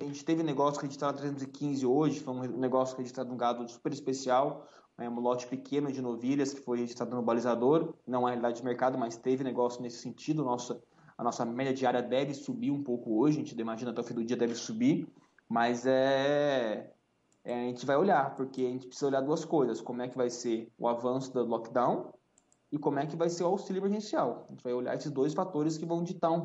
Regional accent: São Paulo, Brazil; Eu sou do interior de São Paulo

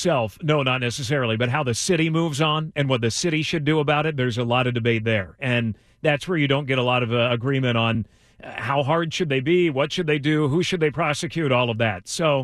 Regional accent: California, United States; You know, and growing up in the Bay Area, I remember taking field trips.

